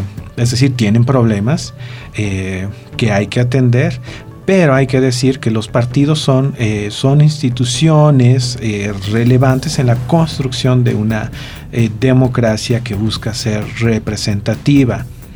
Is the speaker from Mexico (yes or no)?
yes; Mexico; Todos los que somos mexicanos y tenemos al menos 18 años